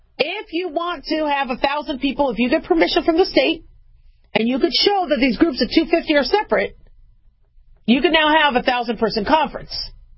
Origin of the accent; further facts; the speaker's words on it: Phoenix, Arizona, United States; also born or lived in Los Angeles / Las Vegas; I know I was born in LA, I grew up in Phoenix and Vegas, but Vegas is now my hometown, all right?